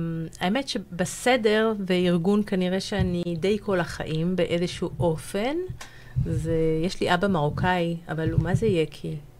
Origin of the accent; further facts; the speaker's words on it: Krayot, Haifa District, Israel; also born or lived in United States; אני גדלתי בקריות וגרתי, אבל אחרי הצבא ישר פרסתי כנפיים ועברתי, טיילתי בעיקר.